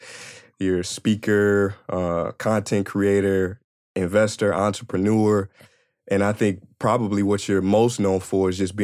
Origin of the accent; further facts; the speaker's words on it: St. Louis, Missouri, United States; Unfortunately, I say we because I'm from there too, and we lead in that category.